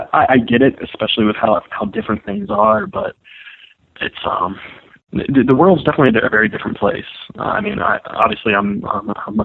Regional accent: United States; especially coming from my own perspective, being an American

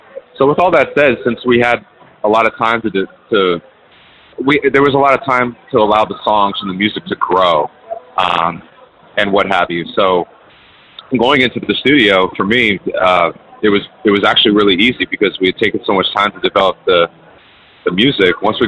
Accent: California, United States; growing up in the Bay Area, there's so much music that I was exposed to at a young age and playing in my household growing up

